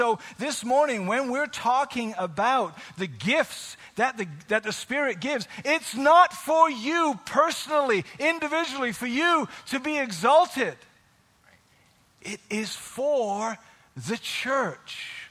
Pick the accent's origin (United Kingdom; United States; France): United Kingdom; I'm British